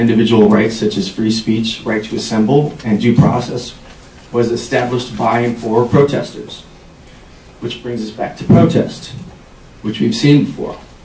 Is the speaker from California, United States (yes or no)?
yes; Berkeley, California, United States; I'm from Berkeley, California, born and raised.